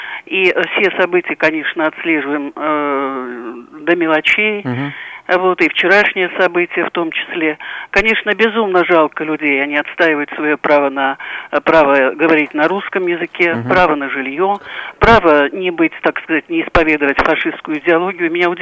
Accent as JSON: {"language": "Russian", "region": "Luhansk Oblast", "country": "Ukraine", "tie": "born there", "also_born_or_lived": "Rostov-on-Don", "said": "Вы знаете, я родилась в Луганской области, вот училась рядом в Ростове"}